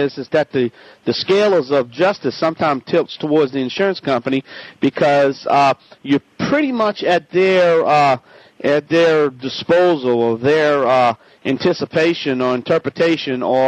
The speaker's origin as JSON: {"language": "English", "town": "Las Vegas", "region": "Nevada", "country": "United States", "said": "All right, I'm from Las Vegas. I'm broadcasting live here in Las Vegas."}